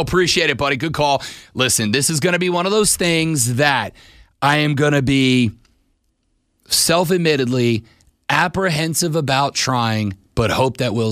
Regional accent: Ireland; Listen, I'm Irish. I love a potato.

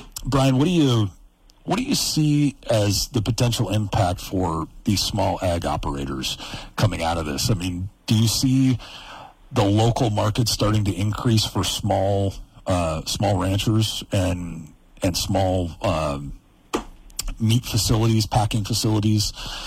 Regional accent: Culbertson, Montana, United States; And I mean, I grew up in Northeast Montana and Culberson in an ag community. You know, we had 700 people in our small little town, but you know, that was an ag driven community.

